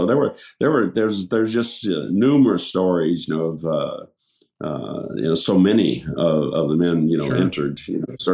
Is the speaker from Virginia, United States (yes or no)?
yes; Virginia, United States; I was raised in Shenandoah Valley, Virginia.